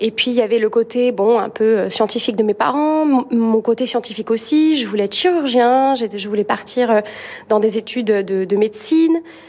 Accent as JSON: {"language": "French", "region": "Occitanie", "country": "France", "said": "moi je viens du sud de la France, donc des très grandes maisons vers Perpignan, des maisons d'opéra, il n'y en a pas beaucoup"}